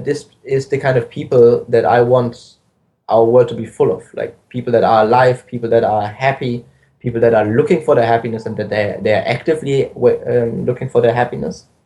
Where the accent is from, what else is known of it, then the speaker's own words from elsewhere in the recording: Germany; My mother's Austrian, my father's Israeli. I grew up in Germany. I went to school in Germany.